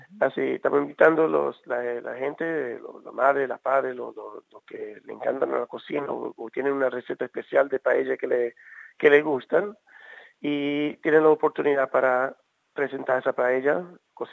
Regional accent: Australia; also born or lived in Venezuela; Mis padres son de la isla Canaria, pero yo nací en Venezuela y me crié aquí en Australia. Sí, un poquito de mezcla ahí.

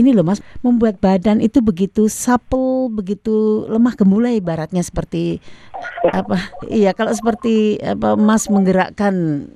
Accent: Java, Indonesia; Kalau saya sebagai orang Jawa saya mengerti begitu loh Mas

